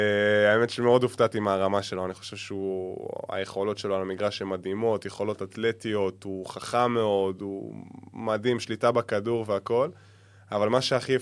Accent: Central District, Israel; אנחנו כולנו יחסית, אנחנו מהמרכז, ופתאום אתה בקריות

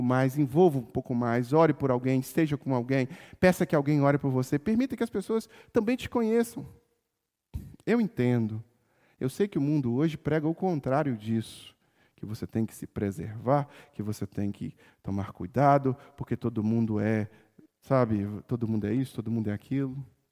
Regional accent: Minas Gerais, Brazil; E especialmente como mineiros, desconfiados que somos

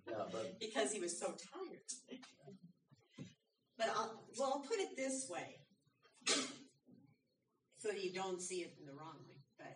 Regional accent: United States; I'm from America.

